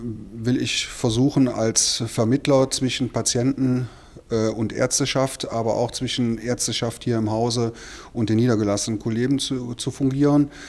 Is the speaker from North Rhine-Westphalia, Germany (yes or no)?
yes; Aachen, North Rhine-Westphalia, Germany; now in Haltern, Germany; Ich bin 53 Jahre alt, in Aachen geboren, doch zur Schule gegangen, habe dort studiert und habe dann 12 Jahre lang am Universitätsklinikum in Aachen gearbeitet. Bin dann über einen kleinen Zwischenstopp in Düsseldorf hier 2002 nach Haltern gekommen.